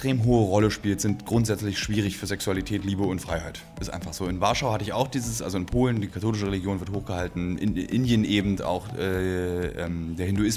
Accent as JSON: {"language": "German", "region": "Berlin", "country": "Germany", "tie": "born there", "said": "Also ich als gebürtiger Berliner"}